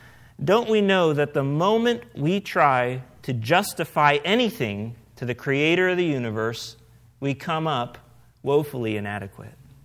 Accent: Ohio, United States; I grew up in Northeast Ohio, so I guess by default I'm a Browns fan.

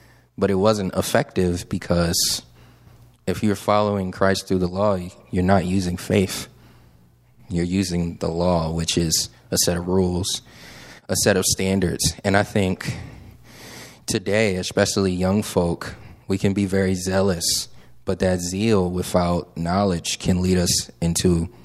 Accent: Wilmington, Delaware, United States; I'm clearly not from Virginia. I'm actually from somewhere further up north, Wilmington, Delaware. I lived in the city for a good portion of my life

